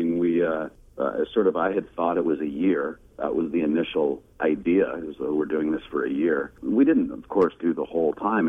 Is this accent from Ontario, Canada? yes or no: no; Calgary, Alberta, Canada; I started in Canada growing up doing theater in Calgary in my hometown.